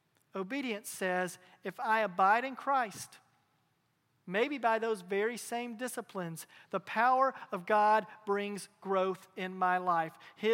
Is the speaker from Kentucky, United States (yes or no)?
yes; Kentucky, United States; I remember as a kid growing up in Kentucky, every late Memorial Day, every Labor Day, and throughout the summer, we'd go camp.